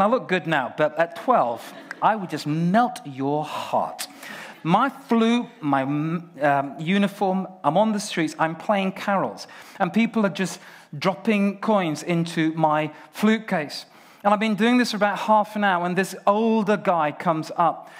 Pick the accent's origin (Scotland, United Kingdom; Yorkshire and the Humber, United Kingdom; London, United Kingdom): Yorkshire and the Humber, United Kingdom; York; I was brought up in York, and I was a choir boy in York Minster Cathedral.